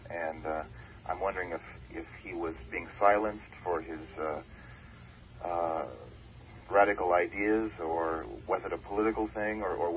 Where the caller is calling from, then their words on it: Northridge, California, United States; Northridge.